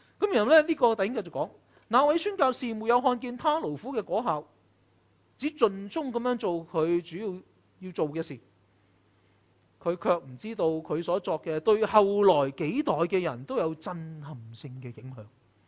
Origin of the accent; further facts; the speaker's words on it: China; 因為佢係中國人，我係中國人，我明白佢所講嘅處境。